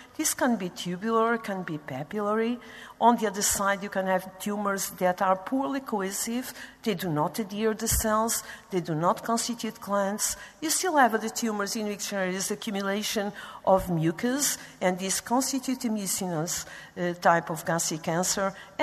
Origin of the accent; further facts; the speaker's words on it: Porto, Porto District, Portugal; I'm coming from Porto, Portugal.